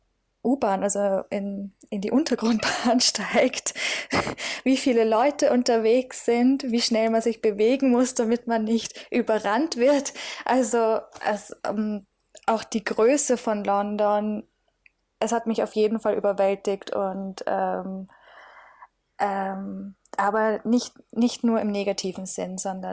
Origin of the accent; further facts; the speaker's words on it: Austria; ich bin sehr froh, dass ich in Österreich geboren bin.